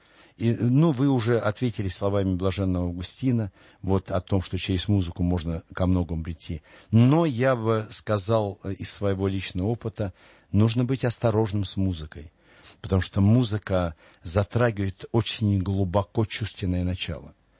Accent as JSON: {"language": "Russian", "country": "Russia", "tie": "born there", "said": "Это чудо, что мы родились в России."}